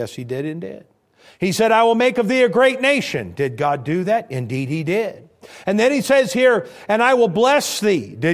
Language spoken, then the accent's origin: English; Illinois, United States; I'm from Illinois up north, and we'd have root cellars, and that's where the old folks would can food and put them away.